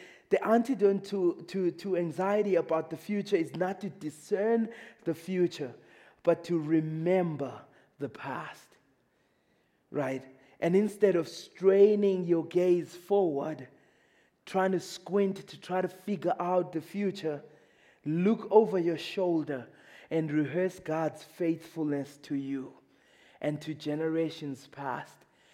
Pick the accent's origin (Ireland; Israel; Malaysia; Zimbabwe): Zimbabwe; I remember as an African kid, like growing up in Zimbabwe, I used to get out when the African sun would be out and I would sit outside there and bask in the sun